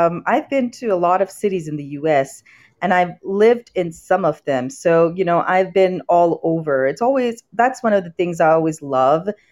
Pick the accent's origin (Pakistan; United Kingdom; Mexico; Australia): Pakistan; English is a second language; moved away as an adult; now in United States; even though I was born in the U.S., I was not raised here. I was raised all the way on the other side of the world. I was raised in Pakistan, and that's where I did my bachelor's